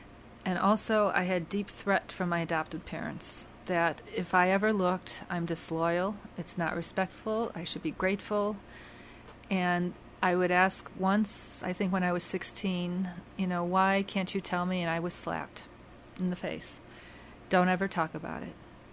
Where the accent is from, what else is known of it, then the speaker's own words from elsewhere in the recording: Chicago, Illinois, United States; born there; I told my little story that I was born in Chicago, I didn't know where, and I had a name, but I didn't know anything about where I was from.